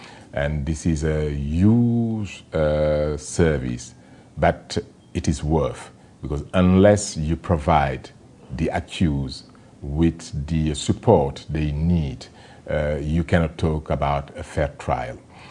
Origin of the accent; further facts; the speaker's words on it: Dakar, Senegal; born there; English is a second language; I was born in Dakar, the capital of Senegal, which is a French-speaking country.